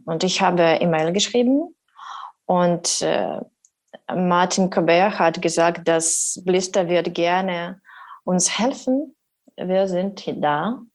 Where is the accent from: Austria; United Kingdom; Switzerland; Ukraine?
Ukraine; Kyiv, Kyiv City; German is a second language; now in Marburg, Germany; Und wir sind aus Kiew gekommen, dort wohnen meine Eltern jetzt.